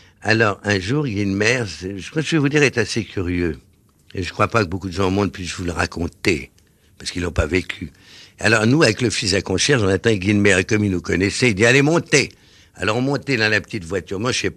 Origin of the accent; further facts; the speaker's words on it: Paris, Île-de-France, France; Ben, moi, je vais vous dire, moi, à mon âge, je suis un vieux Parisien, mais j'étais un jeune Parisien.